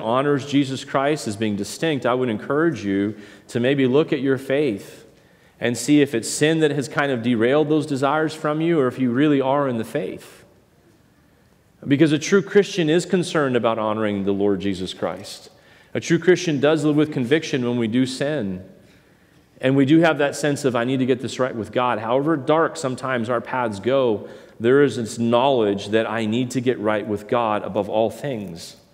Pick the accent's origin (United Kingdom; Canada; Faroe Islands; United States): Canada; I grew up in the Canadian Rockies, you know, just freezing every part of my body.